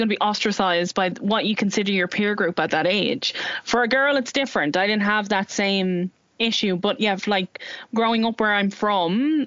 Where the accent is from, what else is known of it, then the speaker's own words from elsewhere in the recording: Dublin, Leinster, Ireland; I've grown up in social housing, I'm from Ballyferma, like I have relatives who have been involved in criminality and gangland activity